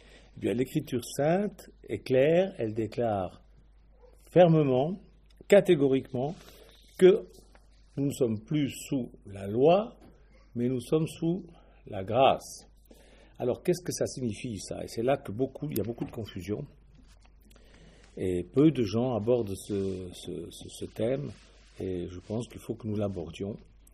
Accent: Switzerland; Bon, moi, je ne vais pas voter puisque je suis suisse

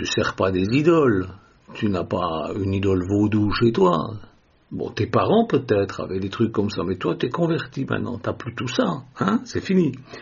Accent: Switzerland; moi je suis suisse, mais les djinns ne font jamais de mal aux Suisses ni aux Français.

